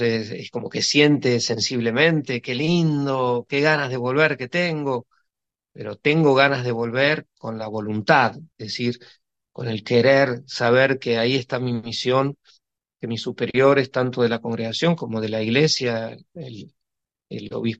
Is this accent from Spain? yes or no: no; Argentina; hasta el gobierno de mi país de origen, el gobierno argentino